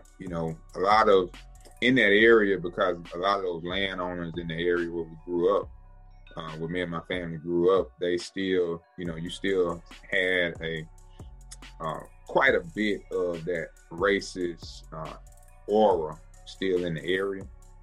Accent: Linden, Alabama, United States; Man, I'm born and raised in Linden, Alabama. That's Marengo County. It's in the Black Belt area of the state of Alabama.

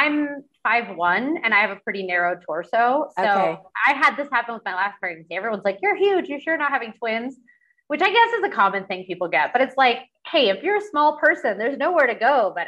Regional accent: Virginia, United States; I grew up in Northern Virginia, DC metropolitan area.

